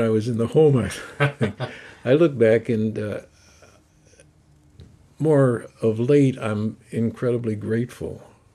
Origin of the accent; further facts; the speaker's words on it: Quincy, Illinois, United States; I was raised in Quincy, Illinois, which is about 50,000, okay. Southern Illinois, not the Chicagoland area.